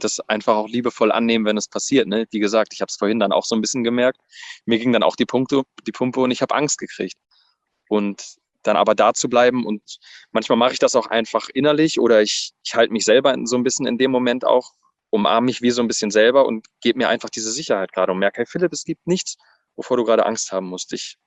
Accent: Lucerne, Switzerland; Ich komme aus Luzern

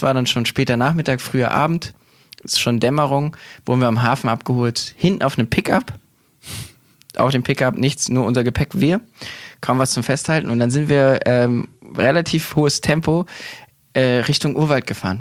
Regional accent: Berlin, Germany; Ich komme aus Berlin, ja.

